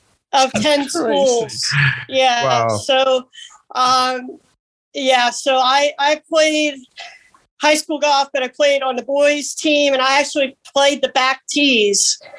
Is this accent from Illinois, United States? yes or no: no; Ohio, United States; And, yeah, I grew up in Ohio. My father went to Ohio State.